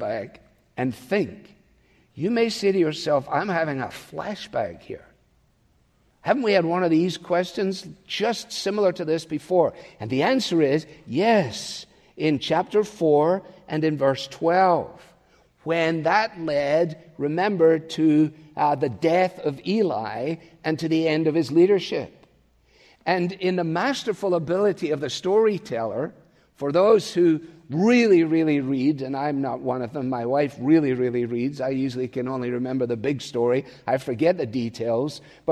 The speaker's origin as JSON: {"language": "English", "region": "Scotland", "country": "United Kingdom", "tie": "born or raised there", "said": "Growing up in Scotland"}